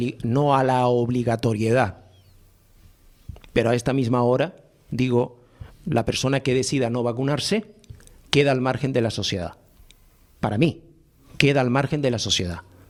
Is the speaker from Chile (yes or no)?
no; Puerto de la Cruz, Canary Islands, Spain; now in La Orotava, Spain; Pero yo soy portuense, vivo en La Orotava, pero soy hijo del Puerto de la Cruz.